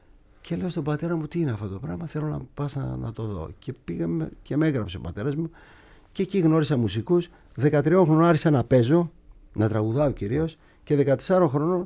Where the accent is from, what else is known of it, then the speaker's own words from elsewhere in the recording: Mitrousi, Central Macedonia, Greece; born there; εγώ γεννήθηκα στο Μητρούσι, αλλά πήγα στην Κουμαριά, το οποίο είναι πολύ κοντά. Το χωριό του πατέρα μου είναι η Κουμαριά, το οποίο είναι δίπλα στο Στριμώνα.